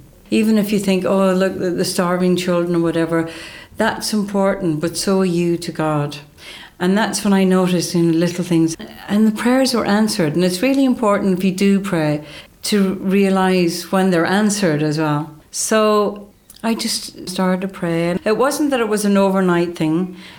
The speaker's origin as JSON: {"language": "English", "region": "Ulster", "country": "Ireland", "tie": "born or raised there", "said": "I grew up in County Donegal, which is northwest of Ireland, and I grew up in a family, Catholic family."}